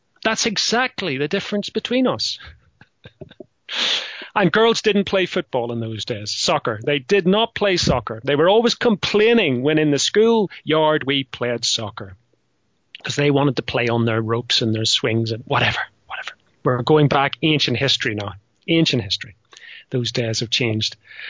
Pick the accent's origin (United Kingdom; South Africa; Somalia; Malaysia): United Kingdom; Northern Ireland; a nod to my childhood growing up in Northern Ireland, where there was explosions all the time.